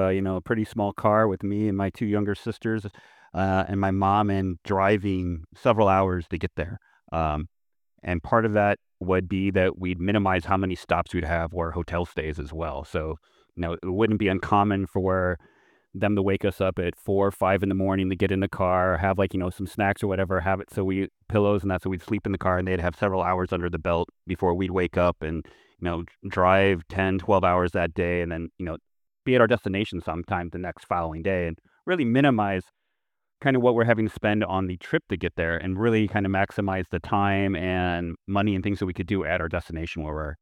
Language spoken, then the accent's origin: English; Midwest, United States; I was growing up in the Midwest.